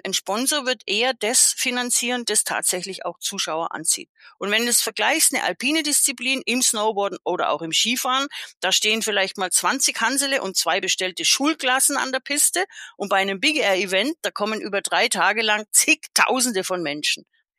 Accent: Konstanz, Baden-Württemberg, Germany; Also ich bin ja in Konstanz geboren und aufgewachsen

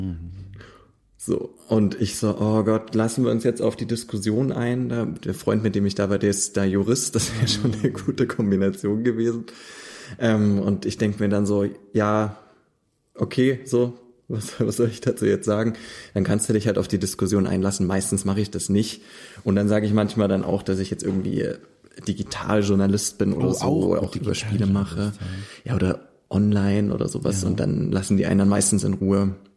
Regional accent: Leipzig, Saxony, Germany; ich komme ja aus Leipzig

